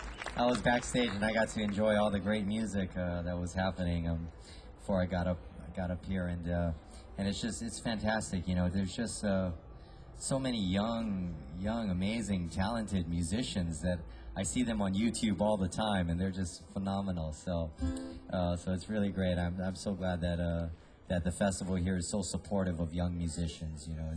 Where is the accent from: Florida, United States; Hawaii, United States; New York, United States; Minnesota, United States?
Hawaii, United States; You know, I was born and raised in Hawaii, so I played a lot of things that sounded like this.